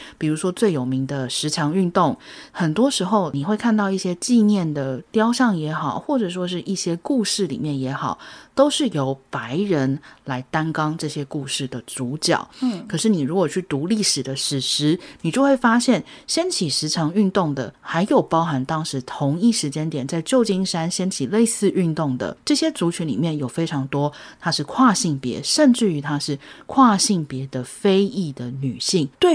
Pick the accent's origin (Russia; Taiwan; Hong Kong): Hong Kong; 我们作为香港人